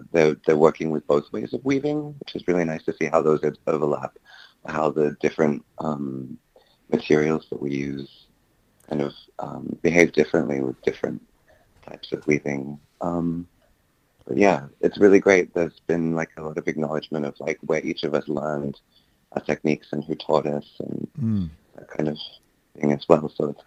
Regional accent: Melbourne, Victoria, Australia; also born or lived in United States; I'm from Melbourne originally, but I spent a fair bit of time as a kid growing up in the US a little bit.

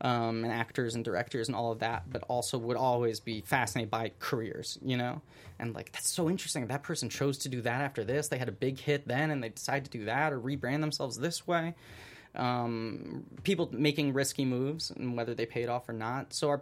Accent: New York, United States; I grew up in New York. Cars scare me. I've never driven a car in my life.

